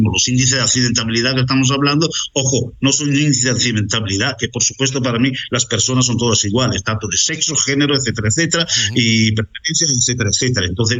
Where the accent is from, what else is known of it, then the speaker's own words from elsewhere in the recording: Italy; Spanish is a second language; now in Spain; aunque yo no sea español, después de 27 años me considero como tal, soy español, independientemente de que sea italiano